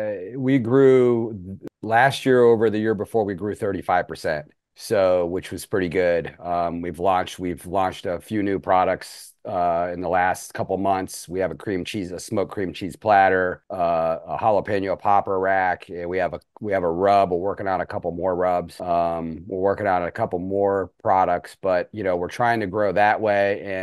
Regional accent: Canton, Ohio, United States; I'm born and raised in Canton, Ohio

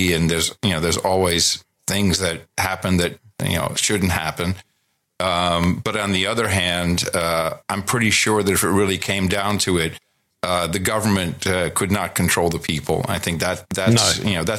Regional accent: Amsterdam, North Holland, Netherlands; Yeah, I grew up in Amsterdam, so I speak fluent Dutch.

